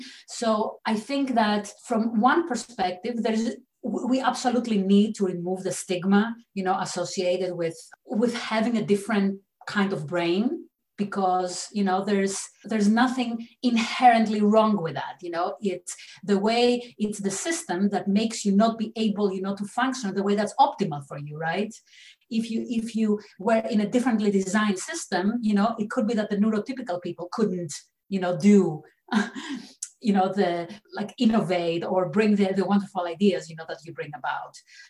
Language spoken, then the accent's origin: English; Greece; English is a second language; moved away as an adult; now in United States; You know, I grew up in Greece, which is quite rigid educational system.